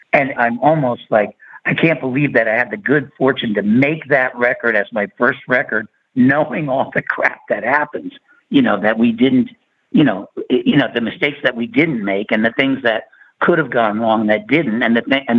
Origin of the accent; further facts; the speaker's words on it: New York, United States; And then all of a sudden, I'm a New Yorker. He's a New Yorker.